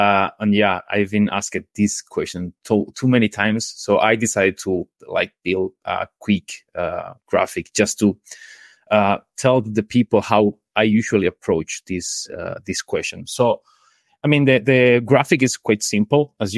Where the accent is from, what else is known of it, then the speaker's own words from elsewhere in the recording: Malaga, Andalusia, Spain; now in Madrid, Spain; I am from Spain, from the south, a city called Malaga, but yeah. Currently I'm living in Madrid.